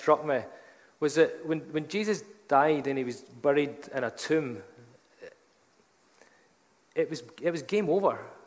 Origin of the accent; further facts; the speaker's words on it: Dumfries, Scotland, United Kingdom; I was brought up in Dumfries